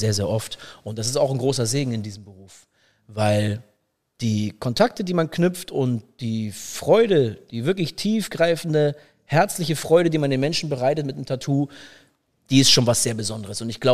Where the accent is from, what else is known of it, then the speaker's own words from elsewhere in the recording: Hamburg, Germany; Ich bin aufgewachsen in Hamburg. Und auch hier geboren. Früher in Hamburg-Ost mit meiner Familie, Rahlstedt. Dann nach der Trennung meiner Eltern bin ich mit meiner Mutter und meinem Bruder in die Innenstadt gezogen, Hamburg-Zentrum, Eimsbüttel. Und habe dann da meine Jugend verbracht